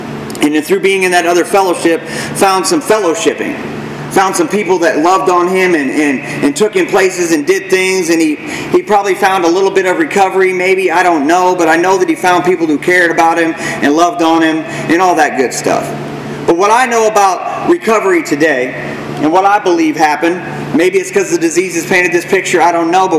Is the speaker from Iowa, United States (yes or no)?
yes; Fort Dodge, Iowa, United States; Because back where I'm from, man, I came from the fort to the fort. I'm from Fort Dodge, Iowa.